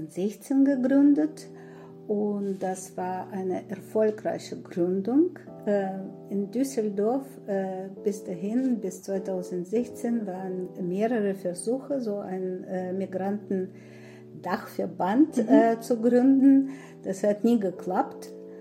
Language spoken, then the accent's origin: German; Kharkiv, Kharkiv Oblast, Ukraine; German is a second language; moved away as an adult; now in Germany; Ich bin in der Ukraine geboren, ich bin mit 35 nach Deutschland gekommen.